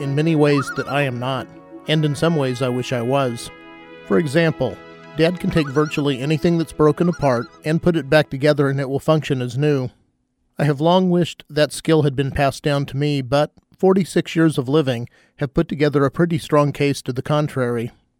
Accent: Kansas, United States; My home state of Kansas held its first ever modern deer season in 1965.

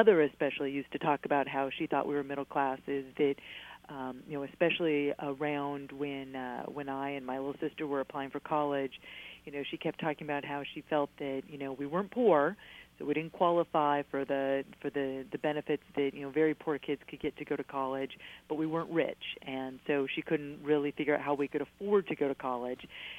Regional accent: Washington, United States; You know, I grew up out in Washington State. My dad worked at the Boeing plant in Everett out there

